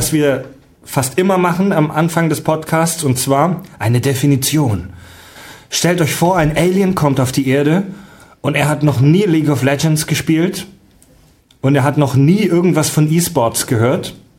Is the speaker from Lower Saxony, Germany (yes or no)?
no; Kieselbronn, Baden-Württemberg, Germany; Ich komme aus Kieselbronn.